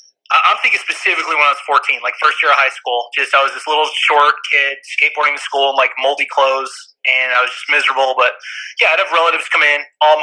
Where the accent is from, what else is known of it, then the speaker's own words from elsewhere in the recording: Humboldt County, California, United States; Because I grew up in Humboldt County. It's the pot capital of the nation.